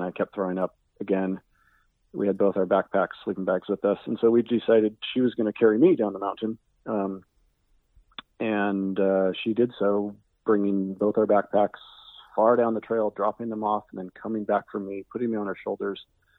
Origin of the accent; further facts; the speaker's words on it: Sonoma, California, United States; it was through the travel that I discovered Napa Valley, even though I grew up in Sonoma.